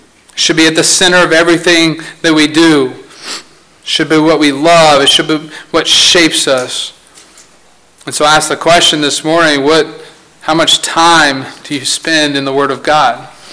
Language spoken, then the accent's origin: English; Louisiana, United States; We're from Louisiana, deep south. This is, we consider North Carolina south, but not deep south, right? You start going further south, right? So deep south, and I remember growing up, and we would have these fellowships, and it was always potluck.